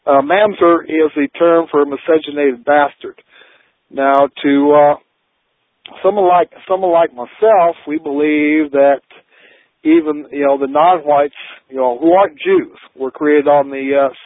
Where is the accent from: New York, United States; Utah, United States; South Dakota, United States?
South Dakota, United States; born there; Now, I was born actually in South Dakota